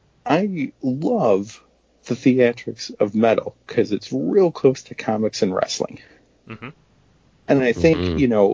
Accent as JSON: {"language": "English", "town": "Watertown", "region": "New York", "country": "United States", "tie": "born or raised there", "said": "I grew up in Watertown, which is closer to the Canadian border than to another U.S. city."}